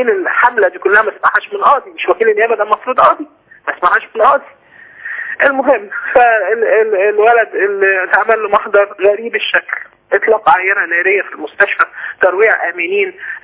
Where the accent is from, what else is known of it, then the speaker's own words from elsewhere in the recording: Alexandria, Alexandria Governorate, Egypt; احنا من اسكندرية